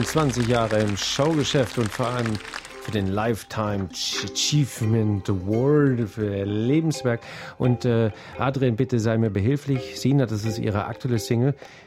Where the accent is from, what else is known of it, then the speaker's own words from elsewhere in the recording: Germany; Also das habe ich als Deutscher schon Schwierigkeiten.